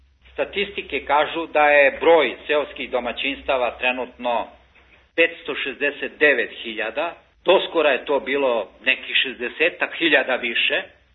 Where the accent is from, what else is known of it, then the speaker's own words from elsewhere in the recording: Belgrade, Serbia; u zgradi gde sam odrastao ovde u Beogradu